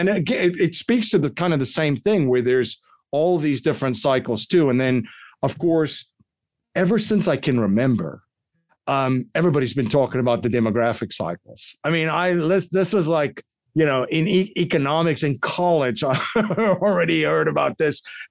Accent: South Africa; But I grew up in South Africa, so you know you still have these coins at a lot of places.

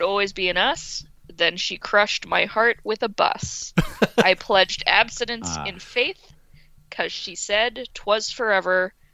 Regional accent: Winnipeg, Manitoba, Canada; I had a friend when I was growing up in Winnipeg

